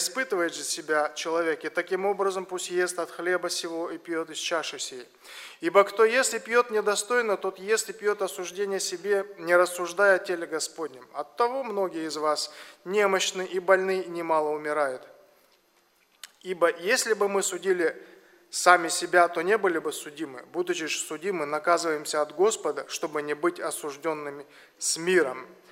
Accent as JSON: {"language": "Russian", "country": "Kazakhstan", "tie": "born or raised there", "lives_now": "Minneapolis, United States", "said": "я родом из Казахстана, живу в Америке, в городе Миннеаполис."}